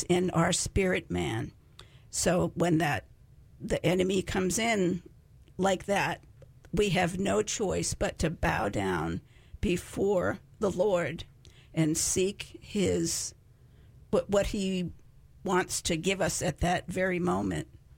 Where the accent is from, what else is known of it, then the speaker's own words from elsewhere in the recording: United States; I'm not, I don't know about liberated, but I am American.